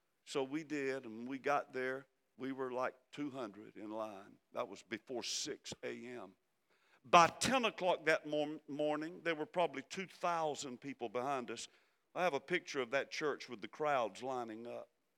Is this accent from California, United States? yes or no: no; South Carolina, United States; We're from South Carolina.